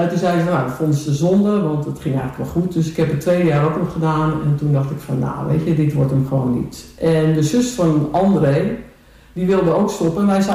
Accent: Haarlem, North Holland, Netherlands; now in Texel, Netherlands; Ik ben geen echte Texelaar. Ik ben aangespoeld, zoals ze dat noemen hier. Ik ben geboren in Haarlem, opgegroeid in Haarlem.

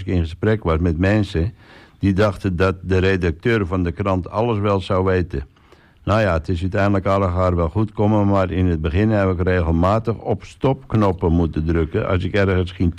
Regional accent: Zaltbommel, Gelderland, Netherlands; now in Texel, Netherlands; En in juli 2001 ben ik op Texel gekomen en toen mocht ik beginnen als redacteur van de Texelse krant. Ik kom uit Zaltbommel, waar de rest van mijn familie woont.

